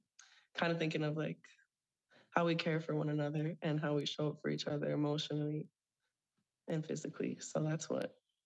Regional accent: St. Michael, Minnesota, United States; now in Minneapolis, United States; So I grew up in St. Michael, Minnesota. And if you've never heard of the area, that's around Buffalo.

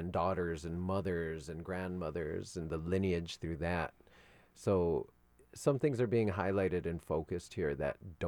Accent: Philippines; even though we're all here in this room, in this studio, because we're Filipino

